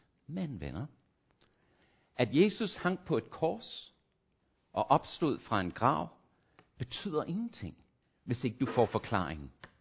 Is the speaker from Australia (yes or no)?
yes; Australia; Men jeg husker tilbage til min barndom i skole i Australien